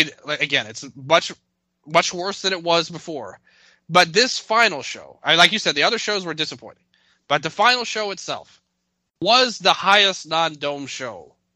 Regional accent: Memphis, Tennessee, United States; in Memphis, you know, the Memphis territory of wrestling, my hometown, where I reside

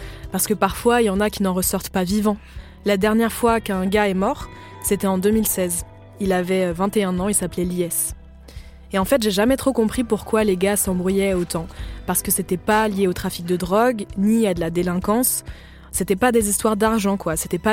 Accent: Gennevilliers, Île-de-France, France; j'ai grandi à Gennevilliers, dans une banlieue de 45 000 habitants, dans le 92, c'est au nord de Paris.

